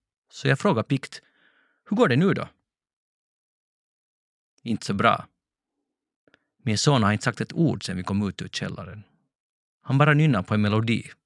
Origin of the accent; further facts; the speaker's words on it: Helsinki, Uusimaa, Finland; Det skulle kunna vara i mina hemknutar i Helsingfors. Men ingenting var som i mina hemknutar.